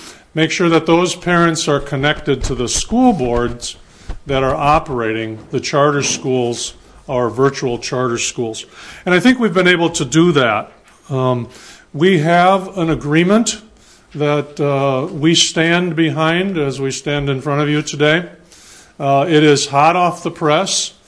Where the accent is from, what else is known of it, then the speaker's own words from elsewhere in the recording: Racine, Wisconsin, United States; from Racine.